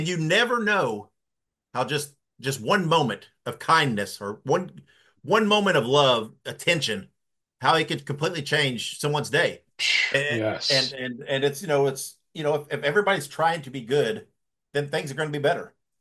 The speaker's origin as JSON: {"language": "English", "region": "Indiana", "country": "United States", "said": "I'm from Indiana, originally."}